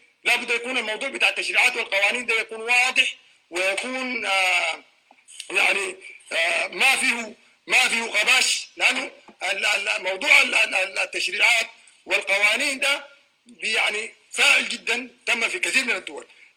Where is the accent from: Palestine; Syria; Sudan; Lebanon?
Sudan